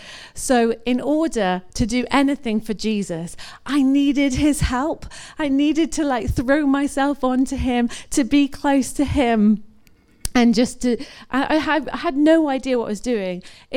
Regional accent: Corby, East Midlands, United Kingdom; because now I'm back in Corby, I'm from Corby, and I've gone back there

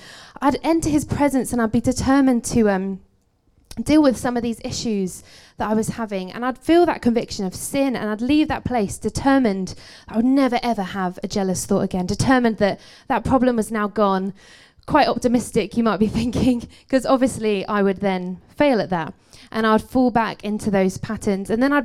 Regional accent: Hoddesdon, East of England, United Kingdom; and I'm from Hoddesdon in Hertfordshire

